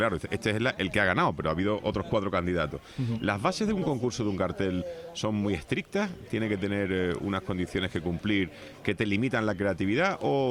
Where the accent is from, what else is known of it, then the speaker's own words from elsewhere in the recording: Seville, Andalusia, Spain; born there; now in La Orotava, Spain; es mi municipio. Además lo he elegido, yo no he nacido aquí, pero si me dice tú de dónde eres, digo, yo nací en Sevilla, pero soy de la Orotava.